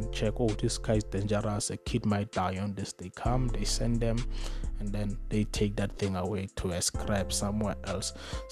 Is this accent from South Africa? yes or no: yes; South Africa; As a South African, when you go to certain places, you cannot walk in those places.